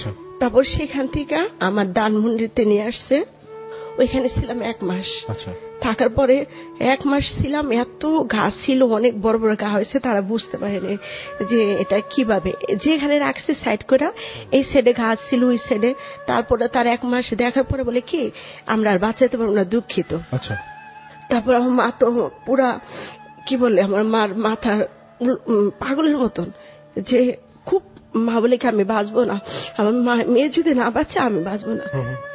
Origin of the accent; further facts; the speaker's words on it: Dhaka, Dhaka Division, Bangladesh; born there; আমি ঢাকা।